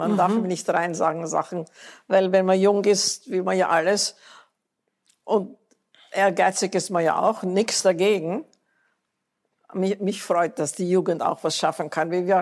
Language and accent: German; United States; Ich bin Amerikanerin, nichts kann mir passieren.